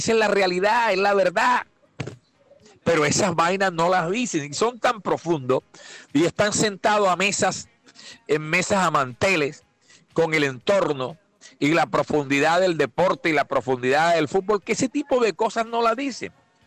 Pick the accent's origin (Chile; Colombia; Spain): Colombia; Caribbean coast; Lo último que le falta a uno como costeño es aceptar la changua por encima de la sopa de costilla.